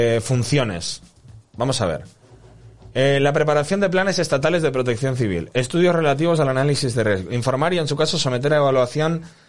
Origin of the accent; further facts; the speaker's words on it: Blanes, Catalonia, Spain; Protección Civil de Blanes, de mi pueblo